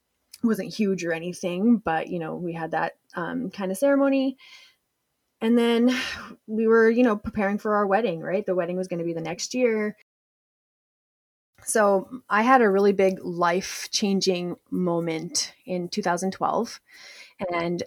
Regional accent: Edmonton, Alberta, Canada; And I was born and raised here in Edmonton in the 80s

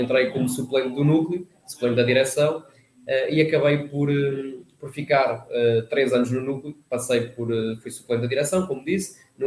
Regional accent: Oliveira do Hospital, Coimbra, Portugal; Pronto, eu sou natural aqui de Coimbra, nasci em Coimbra. Vivi até aos meus 17 anos em Oliveira do Hospital, que é um concelho no distrito de Coimbra.

